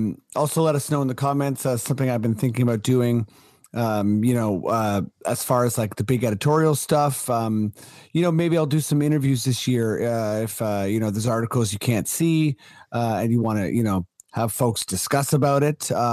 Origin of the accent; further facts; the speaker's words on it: Toronto, Ontario, Canada; born there; I was born in Toronto, St. Mike's Hospital.